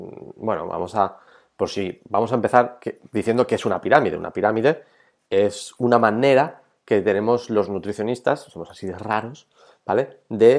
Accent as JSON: {"language": "Spanish", "town": "Valencia", "region": "Valencian Community", "country": "Spain", "tie": "born or raised there", "also_born_or_lived": "Bilbao", "said": "yo nací en Bilbao, ahora vivo en Valencia, desde hace ya muchos años, desde pequeñito me vine a Valencia a vivir con mi familia, pero bueno, yo nací allí y mis raíces son vascas"}